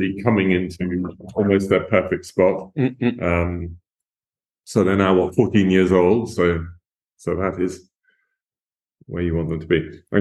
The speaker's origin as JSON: {"language": "English", "region": "England", "country": "United Kingdom", "said": "It is because I'm English, absolutely."}